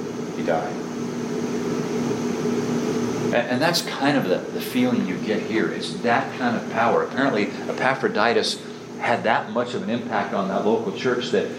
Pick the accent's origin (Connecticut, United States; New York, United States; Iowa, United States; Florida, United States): Iowa, United States; But I'm from Iowa. I was raised in Iowa. My first church was in Iowa. Our families are in Iowa